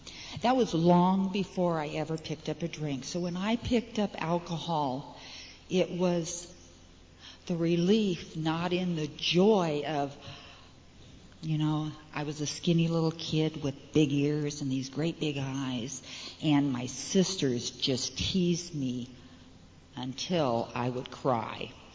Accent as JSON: {"language": "English", "town": "Surprise", "region": "Arizona", "country": "United States", "said": "I am from Surprise, Arizona, which is about 40 miles west of Phoenix."}